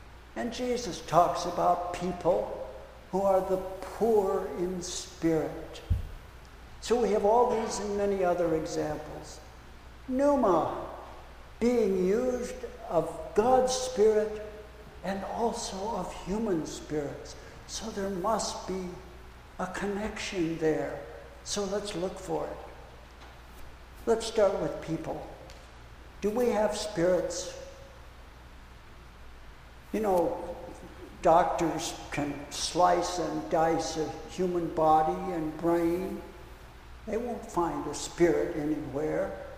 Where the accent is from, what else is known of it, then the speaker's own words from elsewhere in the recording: England, United Kingdom; I'm very English and I don't do guttural.